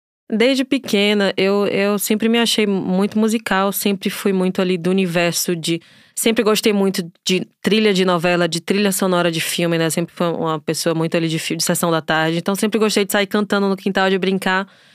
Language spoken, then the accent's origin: Portuguese; Feira de Santana, Bahia, Brazil; eu sou cantora, compositora, venho de Feira de Santana, interior da Bahia.